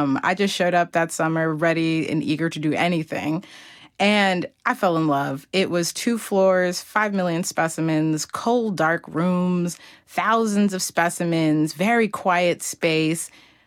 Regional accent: New York, United States; I grew up outside of New York City, and it was a sort of urban, suburban experience.

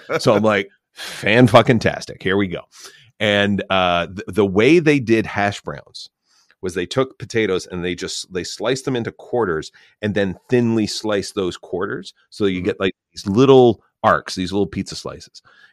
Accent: Canada; I am remiss if I didn't suggest as a Canadian that I have a Caesar with this.

